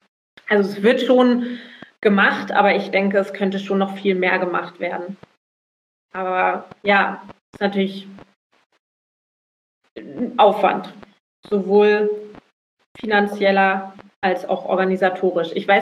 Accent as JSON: {"language": "German", "region": "Berlin", "country": "Germany", "lives_now": "Rügen, Germany", "said": "Genau, bin vor 3,5 Jahren da fest hingezogen. Ich komme ursprünglich auch eigentlich aus Berlin."}